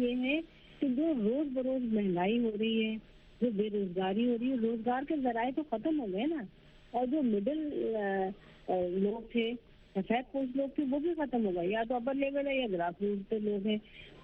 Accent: Karachi, Sindh, Pakistan; moved away; میں بہت اچھی جگہ سے آئی تھی, شہر کے کراچی شہر کے بہت ہی بہترین علاقے سے میں یہاں منتقل ہوئی تھی, اور 30 سال میں نے گزار دیے.

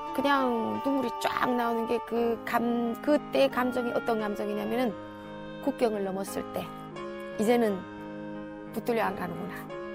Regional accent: North Korea; now in South Korea; 저는 탈북자니까

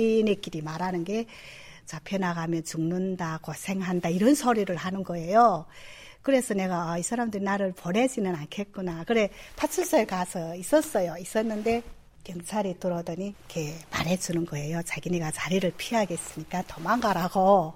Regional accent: North Korea; moved away as an adult; now in South Korea; 제가 2006년도 7월에 탈북했습니다.

